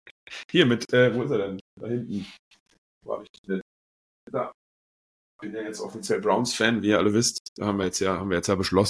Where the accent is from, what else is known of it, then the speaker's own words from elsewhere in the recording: Berlin, Germany; Und Berlin ist ja auch meine Heimat